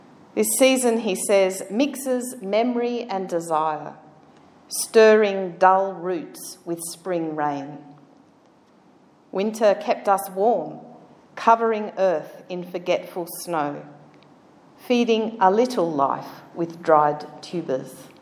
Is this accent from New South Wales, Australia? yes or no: no; Canberra, Australian Capital Territory, Australia; And growing up in Canberra and living here, as you will know, spring was always a big deal.